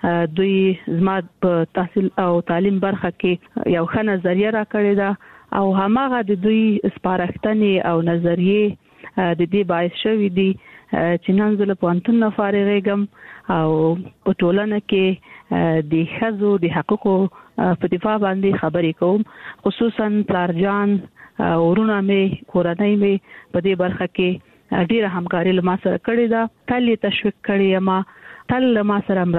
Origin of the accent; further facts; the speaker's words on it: Kandahar, Afghanistan; زه د کندهار یم د کندهار د ونیا لا لسی کې